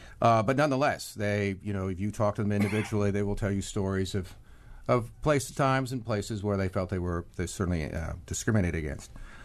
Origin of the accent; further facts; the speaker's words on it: Los Angeles, California, United States; I come from Los Angeles, so I've seen a highly diverse city